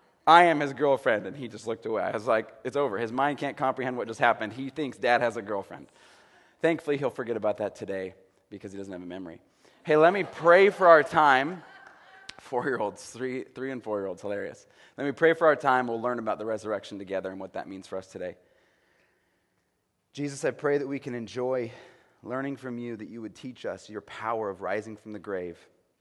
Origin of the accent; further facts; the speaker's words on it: Auburn, United States; we're now in North Auburn area called Stone Church. But I grew up in Auburn, and so I know some of you guys from childhood and different things.